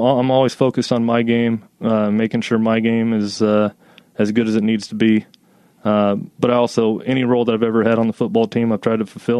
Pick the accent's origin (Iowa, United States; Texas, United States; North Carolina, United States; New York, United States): Iowa, United States; also born or lived in Indiana / Chicago; You know, that's growing up in Iowa ever since high school, going to Purdue in college, and then starting off in Chicago.